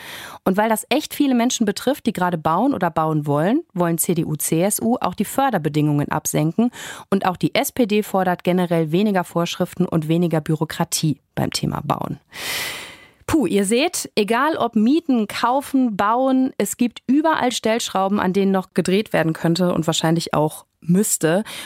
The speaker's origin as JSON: {"language": "German", "region": "North Rhine-Westphalia", "country": "Germany", "tie": "born or raised there", "said": "Mein Mann, mein Sohn und ich, wir machen gerade das Haus meiner Großeltern wieder fit, um dann dort einzuziehen. In meinem Heimatort, der auch im Kölner Speckgürtel liegt, 30 Kilometer weg von der Stadt"}